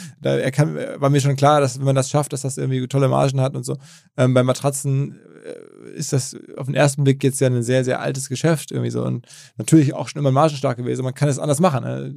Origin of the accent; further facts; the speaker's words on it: North Rhine-Westphalia, Germany; born there; mir als gebürtigen Ruhrgebietler